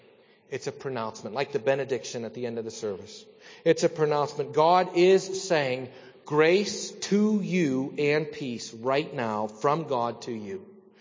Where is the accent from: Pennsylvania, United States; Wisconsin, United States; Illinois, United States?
Pennsylvania, United States; Saltsburg; We lived at the point where I was born in Salzburg.